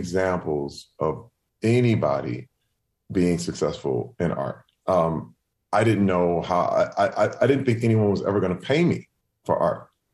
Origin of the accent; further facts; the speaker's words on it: Flint, Michigan, United States; growing up in Flint and having art talent, it was looked at as being white